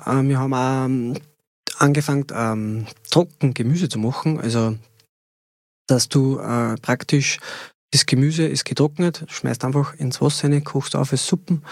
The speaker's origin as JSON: {"language": "German", "region": "Lower Austria", "country": "Austria", "said": "Ja, es gibt die rote Pichelbirne ist bei uns im Mostviertel die Glätzenbirne."}